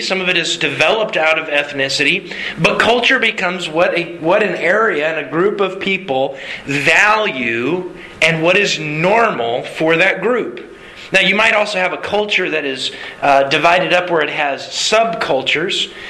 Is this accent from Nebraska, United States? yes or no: no; Alaska, United States; moved away; also born or lived in South Louisiana / North Louisiana; Well, I grew up here in Alaska and then I moved to South Louisiana. There's a little bit of a difference between those two things. And I moved from South Louisiana to North Louisiana.